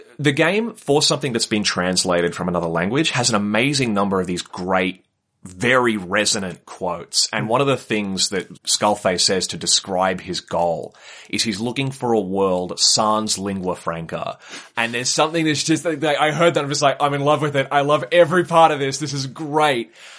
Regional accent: Australia; Like, I, as an English-speaking Australian, I probably have a lot more in common than an American and a Canadian and a British person

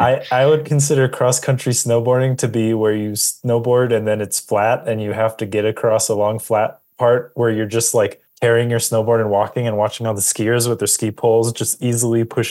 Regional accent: Los Angeles, California, United States; Like, I grew up in Los Angeles. We've been here for like 3 weeks. This is the most winter I've experienced in my entire life

